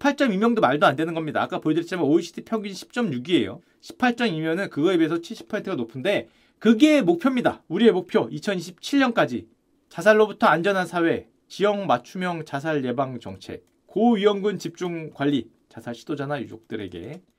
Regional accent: South Korea; 이건 우리나라가, 우리는 한국인들은 그렇게 생각할 수 있는데 이거 아니에요.

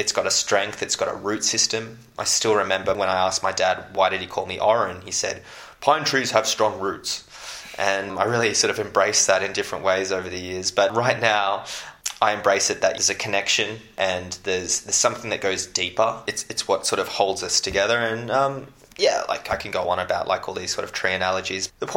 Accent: Australia; it's tough being an Australian judoka, but it's also made me the person that I am.

